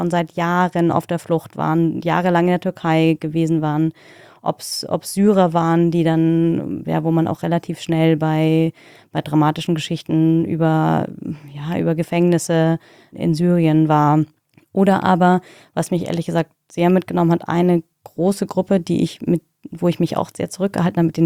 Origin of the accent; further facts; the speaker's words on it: Germany; okay, ich bin Deutsche, ich bin sogar von Haus aus Juristin.